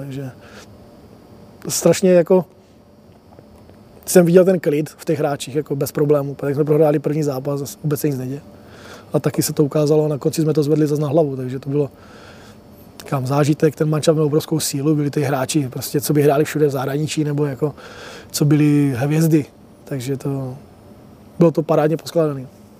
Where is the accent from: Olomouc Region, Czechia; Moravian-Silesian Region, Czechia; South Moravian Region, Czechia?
Olomouc Region, Czechia; Přerov; protože pocházím z Přerova